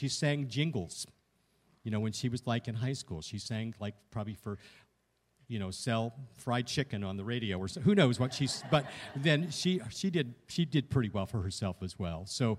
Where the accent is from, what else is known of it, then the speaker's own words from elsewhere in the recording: Chicago, Illinois, United States; now in Kansas City, United States; I live in Kansas City, Missouri. I've been there 43 years. I grew up near Chicago and gone to college in Texas and traveled all over the place.